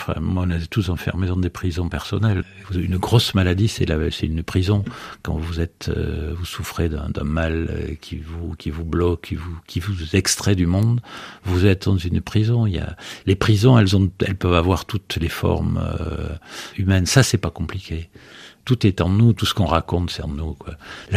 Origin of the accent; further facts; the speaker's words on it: France; j'oublie que je suis français, je suis pas un maudit français.